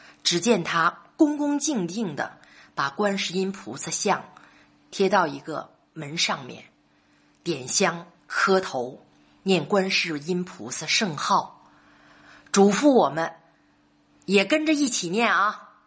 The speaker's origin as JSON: {"language": "Chinese", "region": "Northeast China", "country": "China", "said": "像我们东北人说的是个软柿子好捏"}